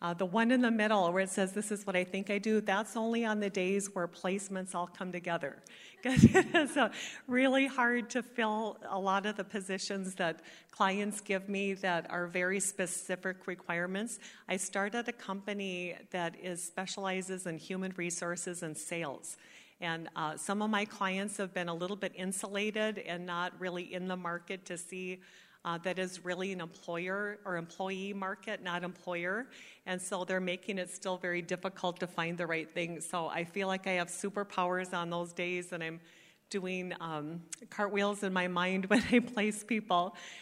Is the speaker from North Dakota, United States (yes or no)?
yes; Bismarck, North Dakota, United States; moved away as an adult; also born or lived in Grand Forks; now in Minneapolis, United States; I've been in the Twin Cities area for a little over 30 years. And I moved here from North Dakota. So I'm from a smaller town, Bismarck. And then I went to college in Grand Forks and moved here.